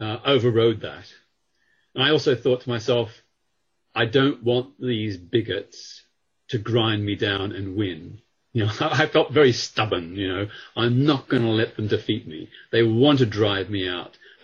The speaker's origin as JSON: {"language": "English", "country": "Australia", "tie": "born or raised there", "said": "I grew up in Australia"}